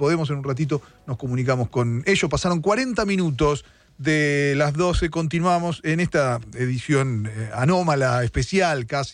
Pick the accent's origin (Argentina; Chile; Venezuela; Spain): Argentina; San Andrés de Giles, Buenos Aires Province; born there; nací en San Andrés de Giles, estoy muy, muy cerquita, muy, muy cerquita.